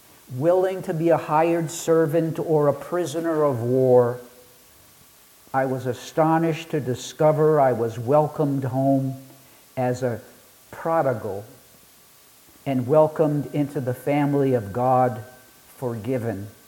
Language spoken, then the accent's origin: English; Coney Island, New York, United States; I grew up in Coney Island.